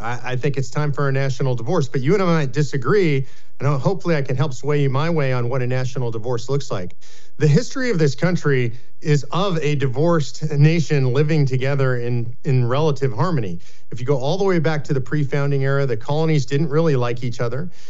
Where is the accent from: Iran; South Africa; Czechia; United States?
United States; Texas; Even as a Texan, and we Texans love to talk about secession, we know Texas can't stand alone in the world.